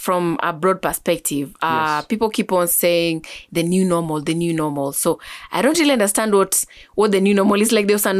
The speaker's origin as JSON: {"language": "English", "region": "Northern Region", "country": "Uganda", "said": "I come from Northern, definitely."}